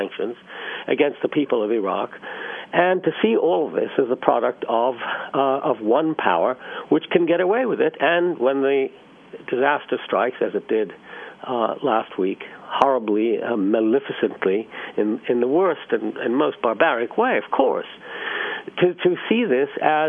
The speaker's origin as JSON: {"language": "English", "region": "New York", "country": "United States", "said": "speaking as a New Yorker and somebody who's lived here really the major part of his life"}